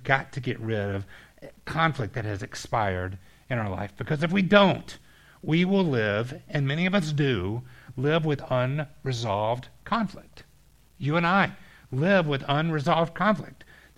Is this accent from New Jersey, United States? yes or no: no; Atlanta, Georgia, United States; I grew up going to Six Flags. I grew up in Atlanta, going to Six Flags over Georgia.